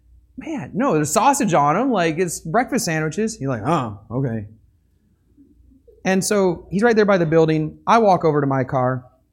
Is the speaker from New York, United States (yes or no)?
no; Michigan, United States; moved away as an adult; also born or lived in Tennessee; I grew up in Michigan when I was about 20-something years old, young 20s. I don't even remember anymore. I moved to Tennessee.